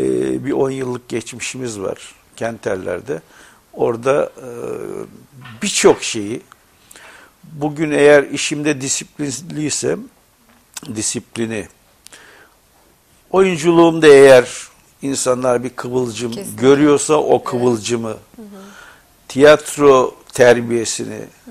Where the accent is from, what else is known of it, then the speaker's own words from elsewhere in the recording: İzmit, Kocaeli, Turkey; Biz İzmit'teydik ama sürekli köye gider gelirdik. Böyle bir bağlantımız vardı. İzmit'te yetiştim. İzmit'te okudum.